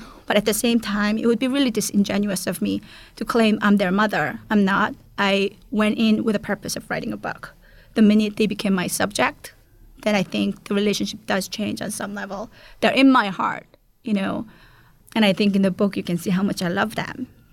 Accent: South Korea; Because of my background, having born and raised in South Korea and having covered North Korea now

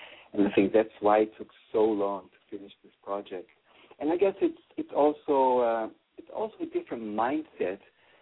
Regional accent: Switzerland; I clearly remember I came over from Switzerland

